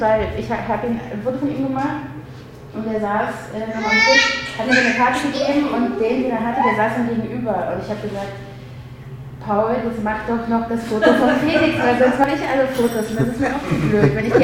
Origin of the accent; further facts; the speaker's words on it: Leipzig, Saxony, Germany; ich komme aus Leipzig und bin da auch oft und lange